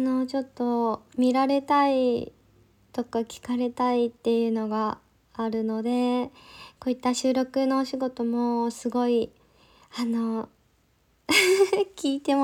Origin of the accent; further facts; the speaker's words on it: Kansai, Japan; now in Tokyo, Japan; 出身地は、関西です。今ちょっと東京に住んでるのでちょっと関西弁が出にくいけど、はい関西出身です。